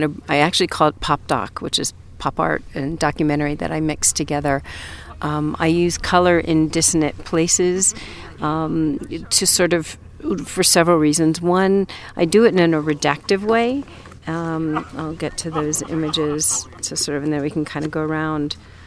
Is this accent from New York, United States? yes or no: no; New Jersey, United States; now in Santa Monica, United States; I live in Santa Monica, California. I am from New Jersey.